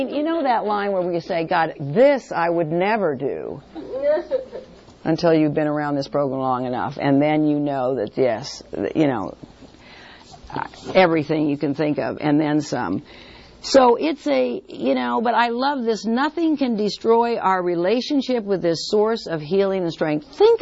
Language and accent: English; Hollywood, California, United States; I mean, because I grew up in Hollywood land.